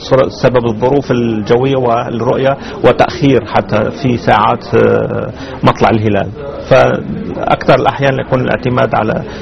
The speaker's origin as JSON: {"language": "Arabic", "town": "Aleppo", "region": "Aleppo Governorate", "country": "Syria", "tie": "born or raised there", "said": "نحن نعرف أن أنا الأصل سوري، فلدينا في سوريا ما يعرف بالصيام درجات المأذنة"}